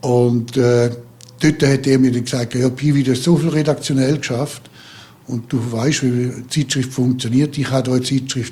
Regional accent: St. Gallen, Switzerland; Ich bin aufgewachsen in St. Gallen. Ich hatte eine sehr schöne Jugend gehabt, alles.

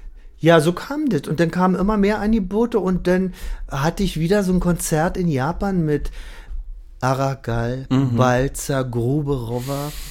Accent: Berlin, Germany; Ich als Berliner, hier in Wien

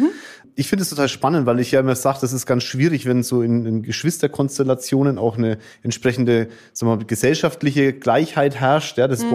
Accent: Kulmbach, Bavaria, Germany; Dorf, ich komme aus Bamberg, ich darf das sagen.

